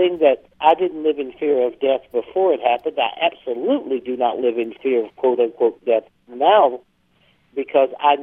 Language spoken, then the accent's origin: English; South Carolina, United States; because I'm from South Carolina and everybody goes to hell down here.